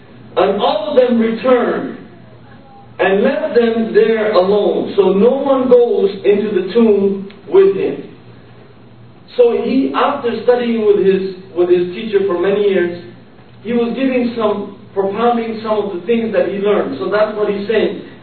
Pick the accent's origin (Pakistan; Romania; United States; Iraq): Pakistan; as a Pakistani